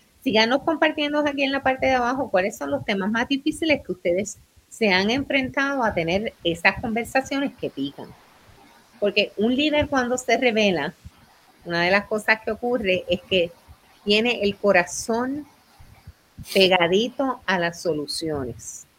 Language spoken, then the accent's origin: Spanish; Puerto Rico; yo, que soy la hija de la Isla del Encanto